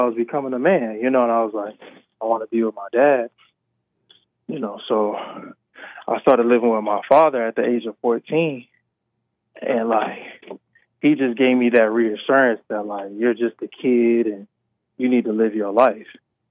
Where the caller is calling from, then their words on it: Georgia, United States; also born or lived in Baltimore; So I'm calling out of Georgia, but I was born in Baltimore. And that's where my dad's side is from.